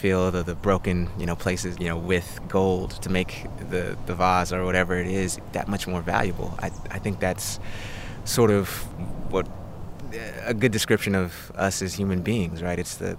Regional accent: Seattle, Washington, United States; I was a kid from Rainier Beach who was going to private schools, many times, you know, be one of the few black students there

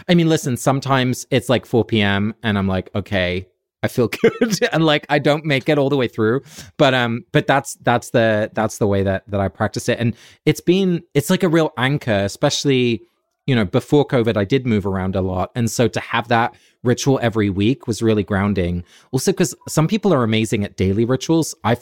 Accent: England, United Kingdom; I grew up in England, so there's always going to be a little Anglican kind of Church of England vibe, especially the choral music.

